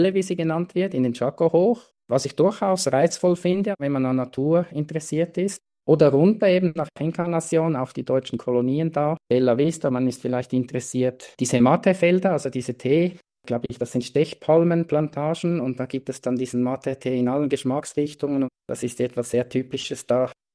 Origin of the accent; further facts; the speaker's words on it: Switzerland; Ich komme aus der Schweiz, das ist ja winzig klein, wenn ich das vergleiche mit Paraguay.